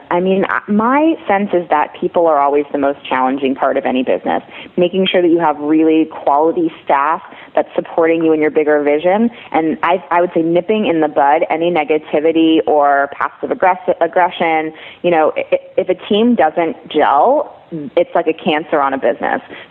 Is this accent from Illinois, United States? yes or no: no; Los Angeles, California, United States; Well, I'm … from Laurel Canyon, so I'm about as LA as they come.